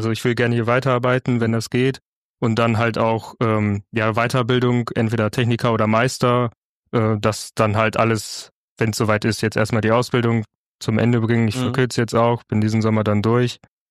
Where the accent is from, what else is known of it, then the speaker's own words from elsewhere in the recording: Körbecke, North Rhine-Westphalia, Germany; Ja, genau, also, ich komme aus Körbecke.